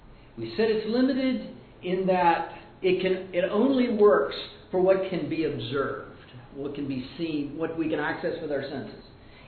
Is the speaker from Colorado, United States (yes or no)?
no; Pennsylvania, United States; I'm from Pennsylvania, so it could be.